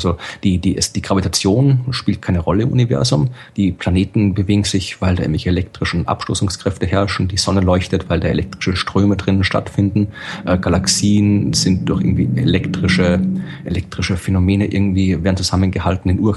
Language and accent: German; Hamburg, Germany; ich bin ja auch halber Hamburger